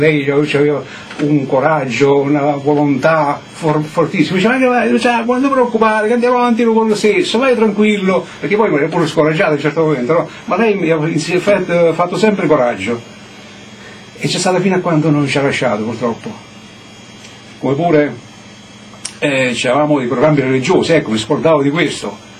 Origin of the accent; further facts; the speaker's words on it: Naples, Campania, Italy; Io sono napoletano